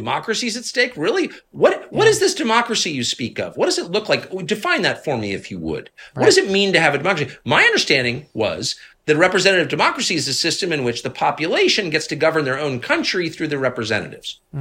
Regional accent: United States; I'm an American. I was born here. I've never lived anywhere else. Pretty patriotic.

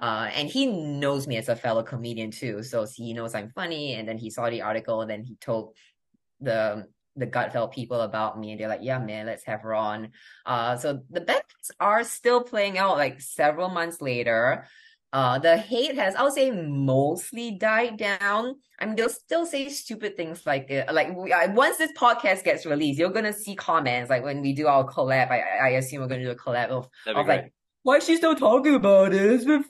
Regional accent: United States; Whereas I'm American. I was like, well, as an American, I can stand up to fucking Malaysia, right?

